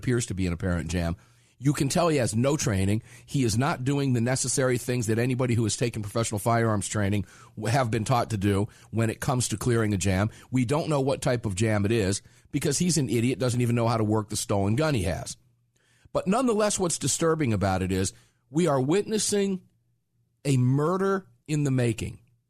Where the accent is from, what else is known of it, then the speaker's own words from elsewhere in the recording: Florida, United States; moved away; from the state of Georgia, for example, as I came from Florida. And when I relocated in 05, I hated it.